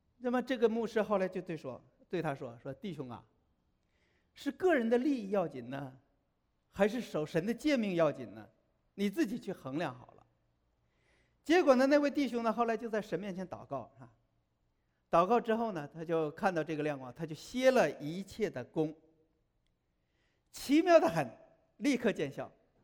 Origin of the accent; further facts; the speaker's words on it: China; 我们从大陆来都知道的